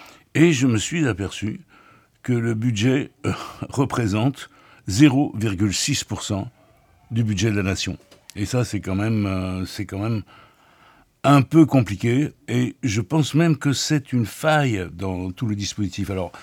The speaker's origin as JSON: {"language": "French", "town": "Paris", "region": "Île-de-France", "country": "France", "said": "je suis parisien"}